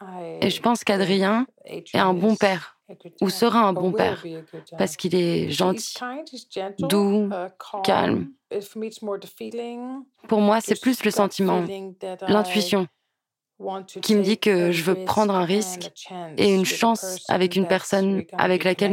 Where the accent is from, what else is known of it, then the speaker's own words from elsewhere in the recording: Netherlands; French is a second language; now in France; je viens des Pays-Bas.